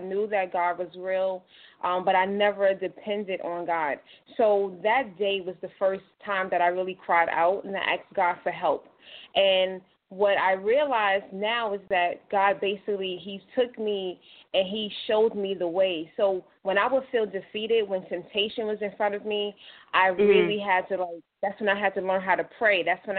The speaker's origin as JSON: {"language": "English", "town": "Brooklyn", "region": "New York", "country": "United States", "tie": "born or raised there", "said": "So I am I'm from Brooklyn, New York, lived here my entire life."}